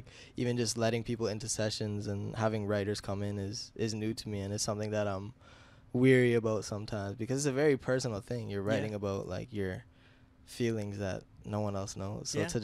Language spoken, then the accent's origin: English; Timmins, Ontario, Canada; now in Toronto, Canada; But growing up in Timmins, there wasn't much of a music scene, and there's really no like venues that put on concerts or shows.